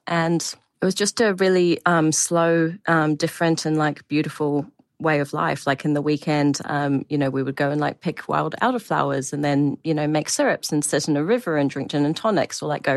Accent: New Zealand; It seems to be a particularly Kiwi thing as well, that there's a lot of people with that urge to just like discover and travel, maybe because we are from a tiny island at the bottom of the world as well.

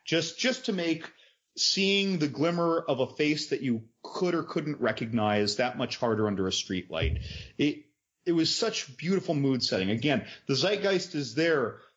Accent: Northeast, United States; now in Florida, United States; I grew up in the Northeast. There were a lot of alleys. I know, like, down here in Florida, there aren't as many alleys

